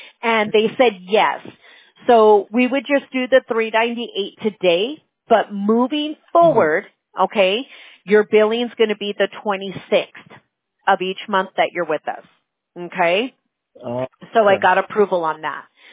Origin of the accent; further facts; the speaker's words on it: Fullerton, California, United States; Yeah, I grew up in Fullerton, Buena Park area. If you're familiar with the south part of Orange County, I'm like, I grew up really close to Disneyland and Knott's Berry Farm.